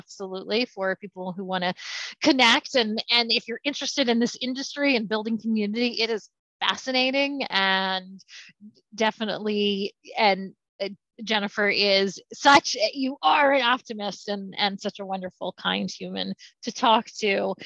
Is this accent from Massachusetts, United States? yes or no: yes; Massachusetts, United States; We have a Great Lake in my hometown in Massachusetts